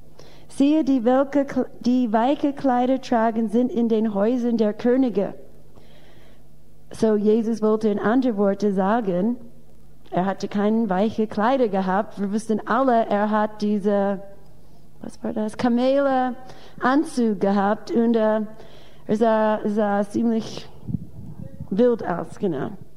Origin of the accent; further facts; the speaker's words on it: United States; German is a second language; moved away as an adult; now in Germany; Ich bin Amerikaner und ich bin so 20 Jahre in Deutschland, so ich bin nicht in Amerika sehr oft.